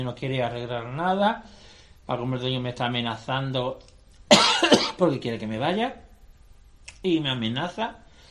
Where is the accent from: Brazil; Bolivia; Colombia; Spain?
Spain; El Puerto de Santa María, Andalusia; now in San Fernando, Spain; Yo soy del puerto de Santa María.